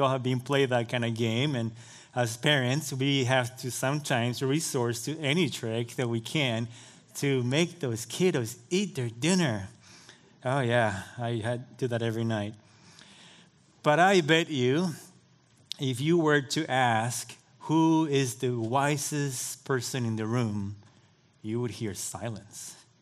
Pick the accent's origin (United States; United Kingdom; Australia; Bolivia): Bolivia; I still remember being a very young boy, the youngest of four children, in my hometown in Bolivia, so South America, if you need to look in the map.